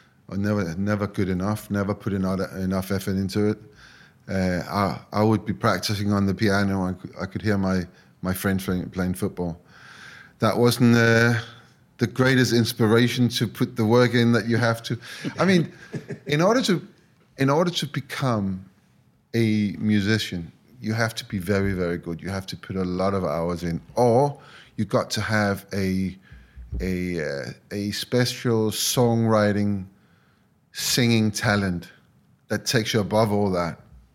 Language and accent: English; Denmark; think back to where I grew up. So I am from Denmark